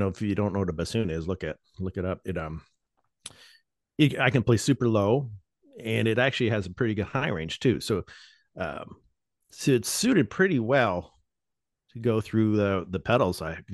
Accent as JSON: {"language": "English", "town": "Las Vegas", "region": "Nevada", "country": "United States", "tie": "born or raised there", "said": "I grew up in Las Vegas."}